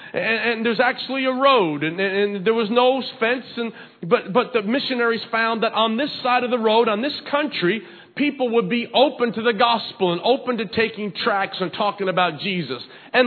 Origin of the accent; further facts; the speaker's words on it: the South, United States; if you're from the South, I grew up in the South, and not in the kind of the Mid-South, not the Deep-South.